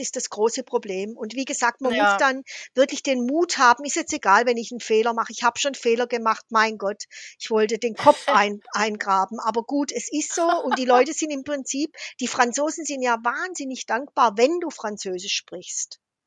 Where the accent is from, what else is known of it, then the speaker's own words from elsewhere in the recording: Fellbach, Baden-Württemberg, Germany; in meine Heimat nach Fellbach bei Stuttgart, wo ich aufgewachsen bin. Und gehe praktisch in das Milieu in den 60er Jahren, in dem ich selber groß geworden bin.